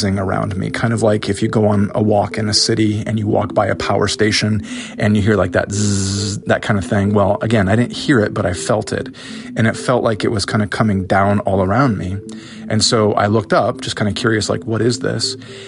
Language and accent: English; Iowa, United States; now in Erie, United States; I live in Erie, Pennsylvania, and I'm originally from Iowa